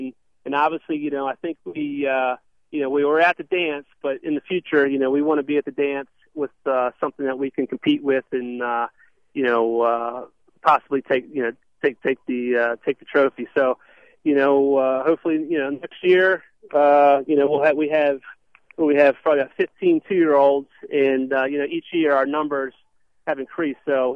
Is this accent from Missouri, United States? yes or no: no; Maryland, United States; we're Maryland guys. We're 10 minutes from Pimlico, and this historic race that dates back to 1919.